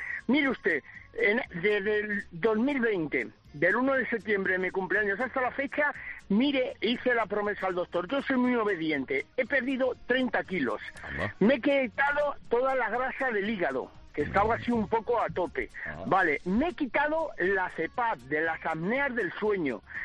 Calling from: Collado Villalba, Community of Madrid, Spain; de Collado Villalba.

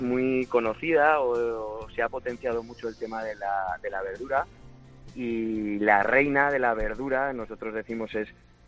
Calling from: Navarre, Spain; llamo de Cachovir, de Navarra.

